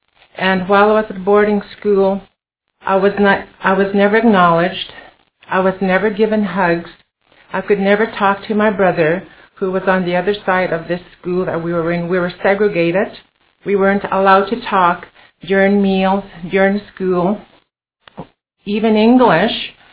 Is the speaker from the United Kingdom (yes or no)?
no; Alberta, Canada; I'm from Piikani Nation, from the nation that the lawyer comes on often.